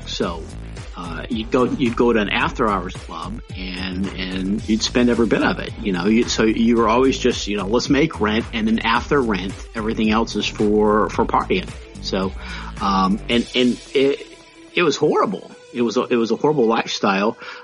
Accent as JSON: {"language": "English", "town": "Louisville", "region": "Kentucky", "country": "United States", "tie": "born or raised there", "said": "I grew up in Louisville, Kentucky, and spent a lot of time on my grandparents' farm in the summers."}